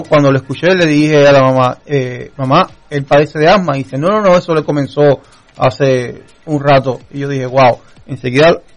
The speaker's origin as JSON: {"language": "Spanish", "country": "Cuba", "said": "yo vengo de un sistema, yo soy cubano, ¿ok? Y en Cuba la salud es gratis."}